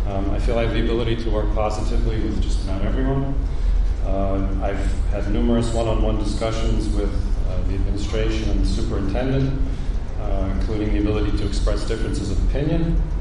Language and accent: English; New York, United States; now in Center Moriches, United States; a 14-year resident of Center Mauritius. I grew up on Long Island. I went to Hopok Schools, and that's a much different school district than Center Mauritius.